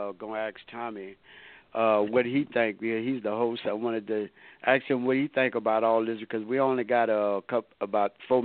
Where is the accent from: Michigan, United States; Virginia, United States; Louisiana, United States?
Louisiana, United States; Lake Charles; when I come back from my hometown, Lake Charles, Louisiana